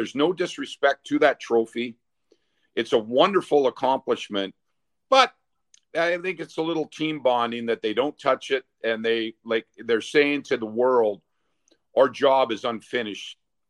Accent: Canada; I'm originally from Canada. My roots are there.

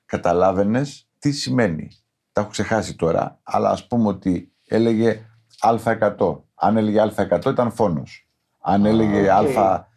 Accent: Crete, Greece; Έχω γεννηθεί σε ένα χωριό στα Χανιά και έχω μεγαλώσει εκεί.

